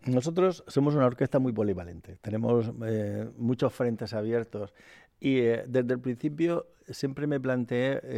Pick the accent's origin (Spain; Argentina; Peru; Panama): Spain; Valencian Community; cómo somos los españoles, de ese mundo mágico en el que nosotros nos movemos. Y, por ejemplo, la cultura nuestra valenciana del fuego